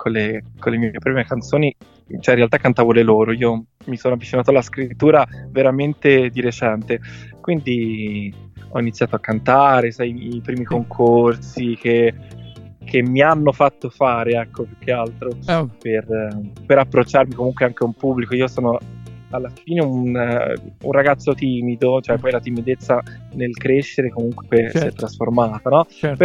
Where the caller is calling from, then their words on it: Viareggio, Tuscany, Italy; io sono dalla Toscana, quindi...